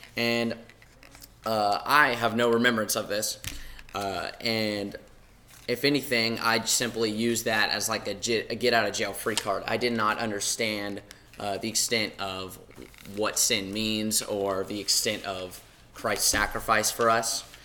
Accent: Goodlettsville, Tennessee, United States; Again, I'm from Gillettsville, Tennessee.

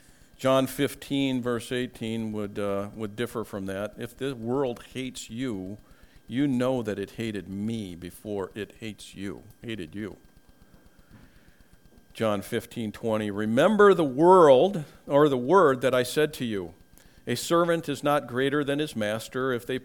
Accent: Minnesota, United States; moved away; You know, I come from Minnesota, and our greetings are, you know, pretty quick. At least mine were always. You know, when I moved to the South

